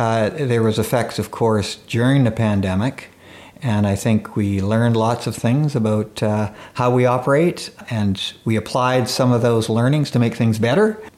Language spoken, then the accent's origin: English; Salmon Arm, British Columbia, Canada; I grew up in Salmon Arm, attended school here. Went to Okanagan College and, lived most of my life here.